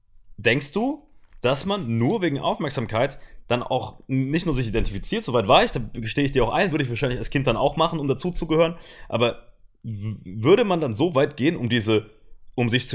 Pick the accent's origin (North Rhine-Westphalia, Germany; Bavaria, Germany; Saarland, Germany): Saarland, Germany; Also ich finde es krass, dass du sagst, nur ein Promille, weil da, wo ich herkomme, war das ganz normal, Alter.